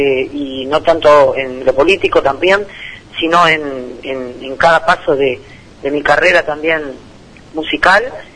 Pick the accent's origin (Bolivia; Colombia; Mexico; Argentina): Argentina; Bien, somos todos argentinos y hay que luchar por este país.